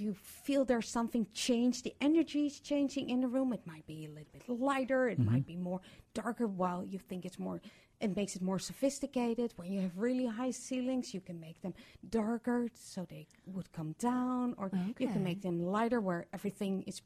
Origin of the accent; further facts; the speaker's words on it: Amsterdam, North Holland, Netherlands; I'm from Amsterdam. I'm used to small spaces.